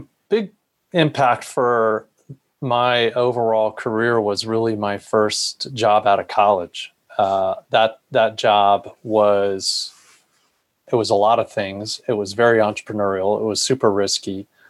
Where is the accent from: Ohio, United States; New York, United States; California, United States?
California, United States; The background is I grew up in Northern California.